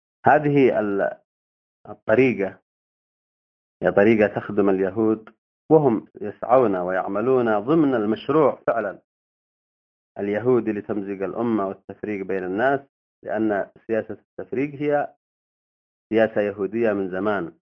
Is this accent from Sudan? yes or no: no; Yemen; في بلدنا اليمن